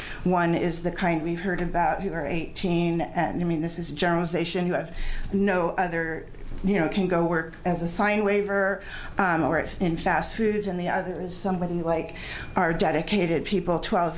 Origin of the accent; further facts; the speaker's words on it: Eugene, Oregon, United States; I'm from Eugene.